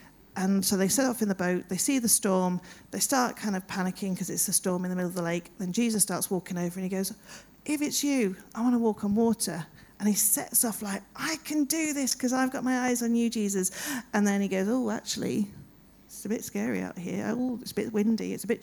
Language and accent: English; London, United Kingdom; also born or lived in Kent / Lancaster / Surrey; now in Manchester, United Kingdom; So I was born in Kent and then went to London with my parents and lived in South London for a few years.